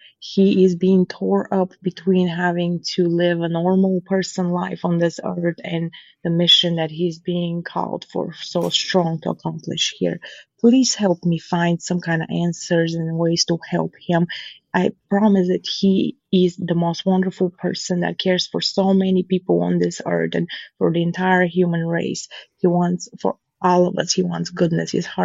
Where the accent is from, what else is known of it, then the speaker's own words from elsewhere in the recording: Rock Hill, South Carolina, United States; from Rock Hill